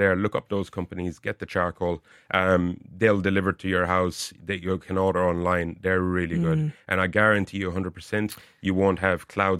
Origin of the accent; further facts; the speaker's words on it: Munster, Ireland; down at the country house in Kerry, because I'm originally from Kerry.